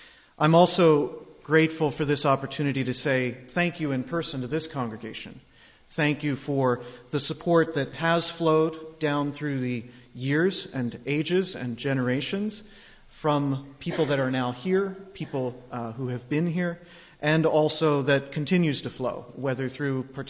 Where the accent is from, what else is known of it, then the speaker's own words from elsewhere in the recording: Front Royal, Virginia, United States; And because I grew up in Front Royal, Virginia, the north end of the valley, I've always enjoyed the Virginia one for many of the same reasons.